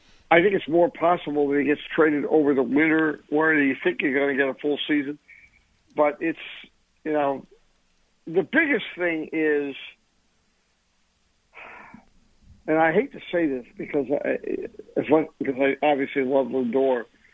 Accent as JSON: {"language": "English", "region": "New England", "country": "United States", "tie": "born or raised there", "said": "I grew up in New England, you know."}